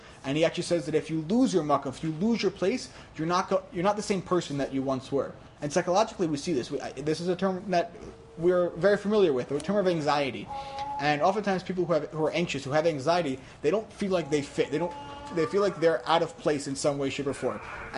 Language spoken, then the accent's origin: English; Chicago, Illinois, United States; I'm officially Chicago, Illinois. … from Chicago, Illinois, because it's part of who I am. I'm from Chicago. I'm part of Chicago. Chicago's a part of me.